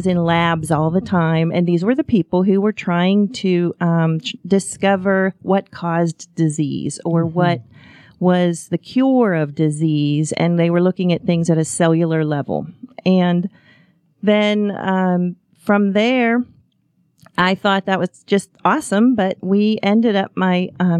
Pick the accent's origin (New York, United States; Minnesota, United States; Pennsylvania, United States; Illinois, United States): Pennsylvania, United States; Pittsburgh; also born or lived in Houston, United States; I'm from Pittsburgh, and after graduating from Penn State, I went to Houston and moved in with my sister to conquer the world